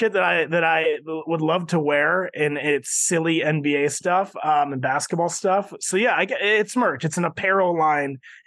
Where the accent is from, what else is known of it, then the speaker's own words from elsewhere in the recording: Philippines; I'm Filipino. He's an icon to our people.